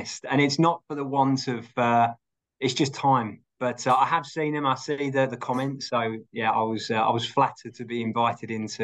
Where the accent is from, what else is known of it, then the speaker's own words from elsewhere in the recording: East of England, United Kingdom; accent: Cockney; I'm originally from the UK, as you can probably tell by my Cockney twang accent.